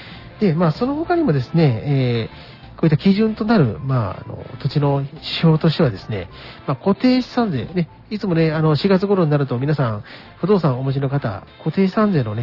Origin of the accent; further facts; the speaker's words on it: Nara, Japan; 奈良県ね、地元の奈良県から行きましょうか。